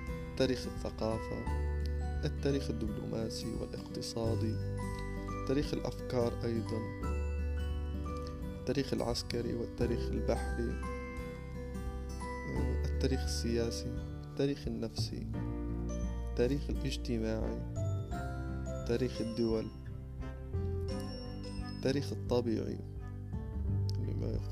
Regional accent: Libya; من ليبيا، وهذا أول بودكاست لي

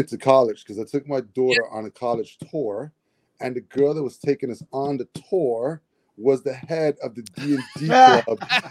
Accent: New York, United States; I remember going, because I grew up in Hell's Kitchen, and there was a Manhattan Plaza, which was like on 40-something street, 43rd street

